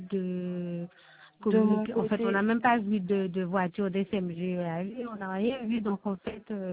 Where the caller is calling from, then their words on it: Le Gosier, Guadeloupe, France; je suis du Gosier, mais oui